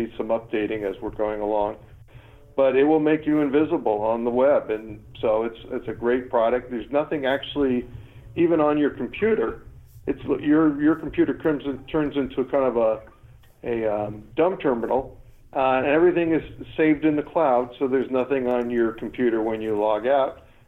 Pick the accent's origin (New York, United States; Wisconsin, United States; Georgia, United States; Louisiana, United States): New York, United States; moved away as an adult; now in California, United States; I've been here for 30-some-odd years. I came actually from New York. I came to California on a tennis scholarship and played at USC.